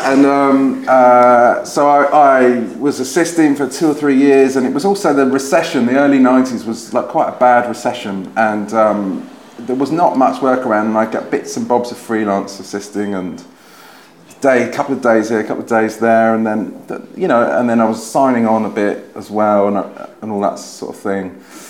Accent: South East England, United Kingdom; moved away as an adult; I grew up in Surrey, just right on the M25, like 2 miles outside the M25, and I left home at the age of 20 in 1990, and moved to Putney

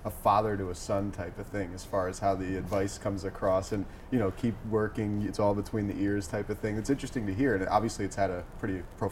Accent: Philadelphia, Pennsylvania, United States; I'm originally from Philadelphia.

